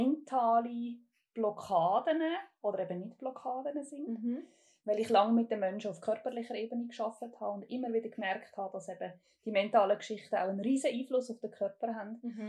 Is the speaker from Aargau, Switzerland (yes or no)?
yes; Aargau, Switzerland; now in Central Switzerland, Switzerland; Wie ihr vielleicht schon gehört, ich komme ursprünglich aus dem Fricktal. Bin aber mittlerweile in der Zentralschweiz daheim.